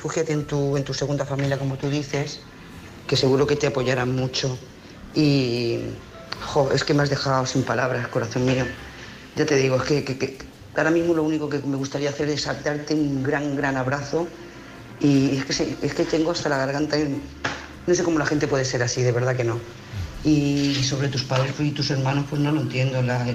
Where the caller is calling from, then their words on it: Lloret de Mar, Catalonia, Spain; de Lloret de Mar.